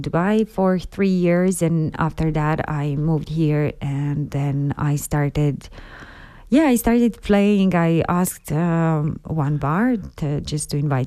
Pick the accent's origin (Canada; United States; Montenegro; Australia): Montenegro; So originally I come from Montenegro.